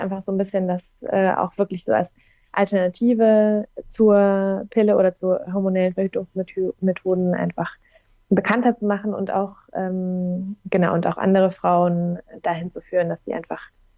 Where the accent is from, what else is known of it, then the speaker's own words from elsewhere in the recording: Southern Germany, Germany; now in Hamburg, Germany; ich wohne in Hamburg. Ich komme eigentlich aus dem Süden, aber so genau wollen wir jetzt nicht darauf eingehen. Genau, ich bin 31, wohne in Hamburg